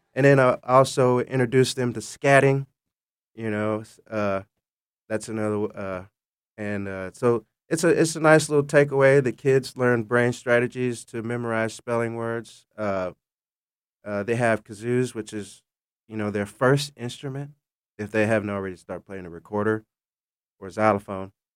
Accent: Gallatin, Tennessee, United States; also born or lived in Nashville; I'm from Gallatin and Nashville myself, and I went to Overton High School.

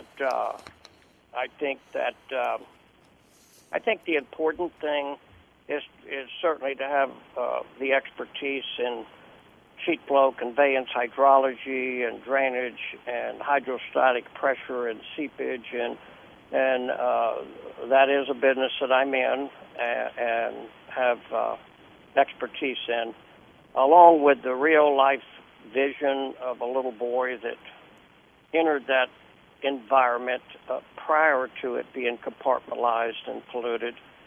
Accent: Florida, United States; When you're raised in Florida and you've been here many generations

